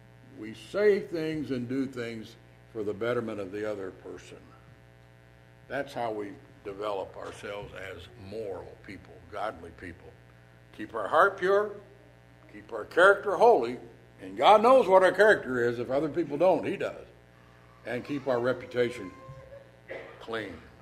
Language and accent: English; Tennessee, United States; born there; I didn't come out of a foreign country. I was born in Tennessee, though. But once a year, I kind of make a little pilgrimage back to that part of where I was born. I didn't live there very long